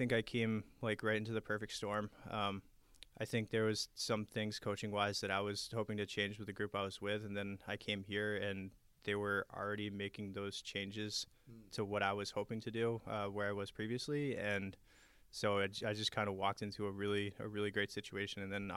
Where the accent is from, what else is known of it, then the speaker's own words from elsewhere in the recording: New Hampshire, United States; now in Burlington, United States; So I'm from New Hampshire originally, and so I always wanted to be back in New England.